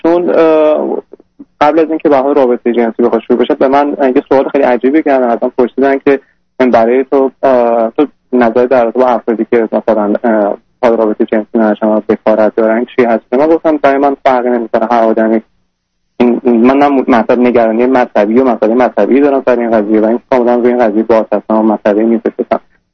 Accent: Iran; moved away as an adult; now in Canada; من 26 سالمه و آرشیتکت هستم و حدود تقریبا یک سال هستش که از ایران مهاجرت کردم به کانادا و تو اینجا تنها زندگی میکنم.

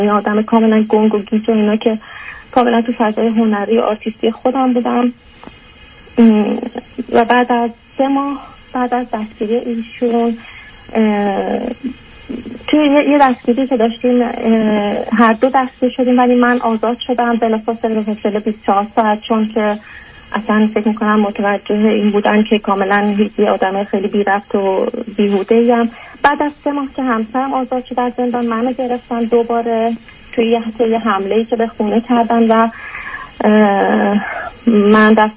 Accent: Iran; moved away as an adult; 3 سالم هست که از ایران اومدم بیرون و به عنوان دانشجو اومدم و با همسرم هم اومدم

